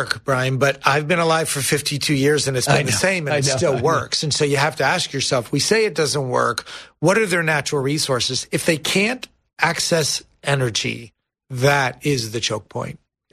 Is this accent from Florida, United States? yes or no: yes; Miami, Florida, United States; Well, I grew up in Miami, so I feel like I identify as Cuban